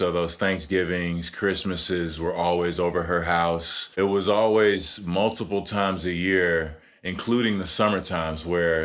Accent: Dallas, Texas, United States; now in Austin, United States; I'm from Dallas originally.

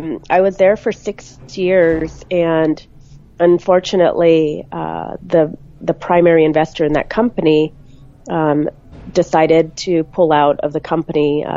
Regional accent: San Diego, California, United States; now in Los Angeles, United States; I grew up in San Diego, California. I'm actually now in Los Angeles, California.

